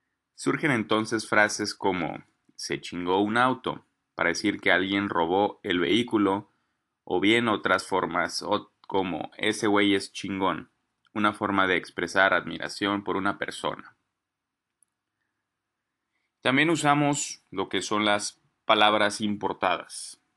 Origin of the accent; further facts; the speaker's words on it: Mexico; nada más nosotros utilizamos como mexicanos de una región